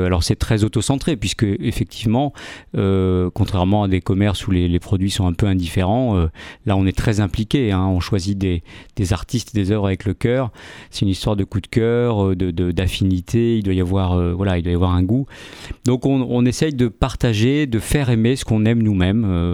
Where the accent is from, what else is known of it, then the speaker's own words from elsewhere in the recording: Civray, Nouvelle-Aquitaine, France; je suis originaire de Civray, dans la Vienne.